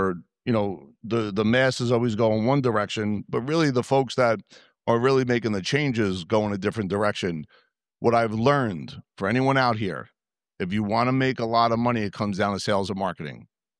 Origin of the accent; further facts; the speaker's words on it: New Jersey, United States; accent: Yankee; I am from New Jersey. I do have a Yankee accent. I know I'm in the middle of Texas, so it's all good